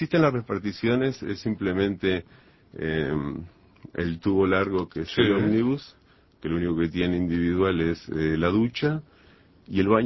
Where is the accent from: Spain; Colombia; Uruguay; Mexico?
Uruguay; Camino del Andaluz, Canelones; also born or lived in Montevideo; yo nací en Montevideo porque el hospital quedaba en Montevideo, pero en realidad soy originario de Camino del Andaluz. Es la periferia, ya pertenece a Canelones, y de ahí soy originario.